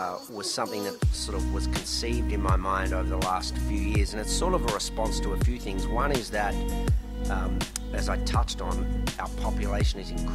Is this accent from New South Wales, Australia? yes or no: no; Melbourne, Victoria, Australia; I grew up in Melbourne.